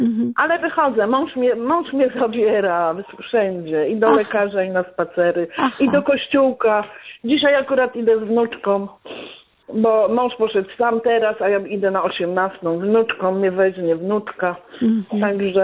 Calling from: Toruń, Kuyavian-Pomeranian Voivodeship, Poland; jestem z Torunia.

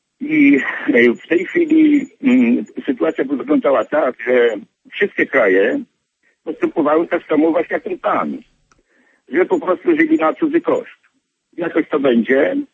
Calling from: Chicago, Illinois, United States; jestem z Chicago.

